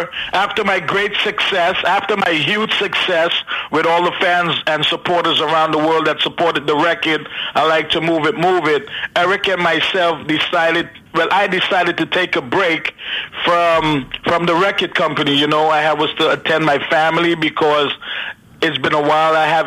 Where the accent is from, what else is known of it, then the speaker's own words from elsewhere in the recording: Brooklyn, New York, United States; also born or lived in Trinidad and Tobago; Yes, I was born in Trinidad. At the age of 10, my mother brought the family up to America. And from America, from Brooklyn, I decided to get into music at age 16.